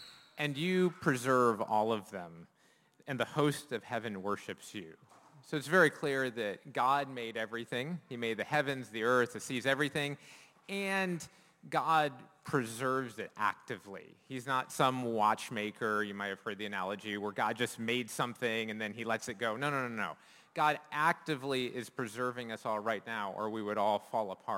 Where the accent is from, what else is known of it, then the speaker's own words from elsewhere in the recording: Michigan, United States; born there; I'm from America. And with that, I was born in the state of Michigan, up by Canada.